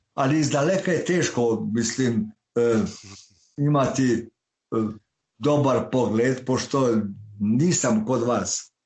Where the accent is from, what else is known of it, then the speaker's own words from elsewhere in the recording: Subotica, Vojvodina, Serbia; ja sam Subotičanin, ja sam Lala, pravi Lala.